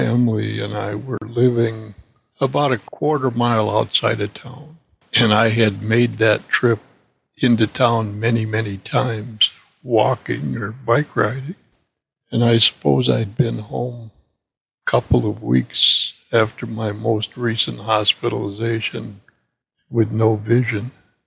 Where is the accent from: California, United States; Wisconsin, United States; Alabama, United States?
Wisconsin, United States; Clinton; About 10 miles east of that hospital in a little town, Clinton, Wisconsin, which was about 3 miles north of the Illinois border.